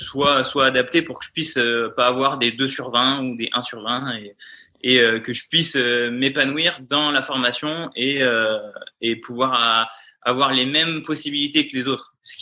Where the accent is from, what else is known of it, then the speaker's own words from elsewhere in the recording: Pays de la Loire, France; now in Paris, France; j'ai 29 ans. Je suis originaire de Vendée où je suis en ce moment, et sinon j'habite à Paris où j'ai fait mes études de kiné là pendant 4 ans